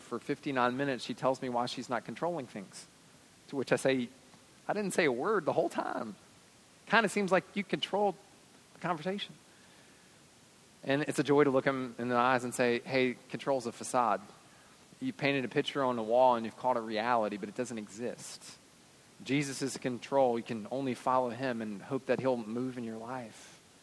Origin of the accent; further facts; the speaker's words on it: the South, United States; I'm a Southerner, and so I've learned to hide that.